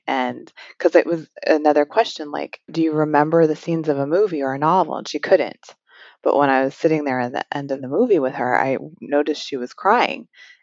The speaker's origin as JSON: {"language": "English", "region": "Illinois", "country": "United States", "tie": "born or raised there", "said": "Illinois, not far from where I grew up. So I was automatically interested from an identity standpoint, being Asian American, living in the Midwest, growing up at that time period."}